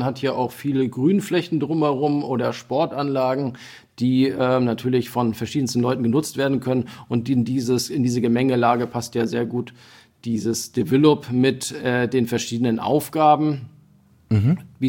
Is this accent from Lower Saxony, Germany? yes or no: no; Lübeck, Schleswig-Holstein, Germany; born there; now in Ludwigslust, Germany; ich zum Beispiel bin auch Zugezogener, ich bin seit 2000 in Ludwigslust, habe in Rostock studiert, bin aber gebürtiger Lübecker.